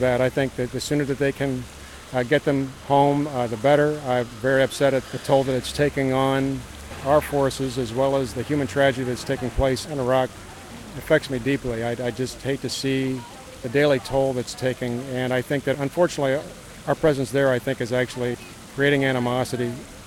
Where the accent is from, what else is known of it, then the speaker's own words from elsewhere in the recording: East Kingston, New Hampshire, United States; I'm from East Kingston, New Hampshire.